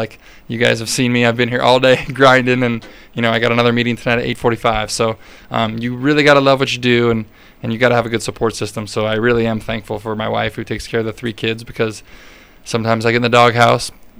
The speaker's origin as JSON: {"language": "English", "town": "Huntington Beach", "region": "California", "country": "United States", "said": "When I was first graduating St. Mary's, I was going back home. I was from Huntington Beach, and I truly wanted to be a teacher and a coach."}